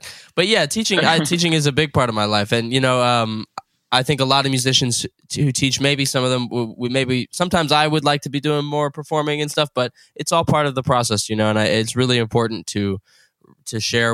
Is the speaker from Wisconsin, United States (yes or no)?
no; Chapel Hill, North Carolina, United States; I'm from Chapel Hill, North Carolina.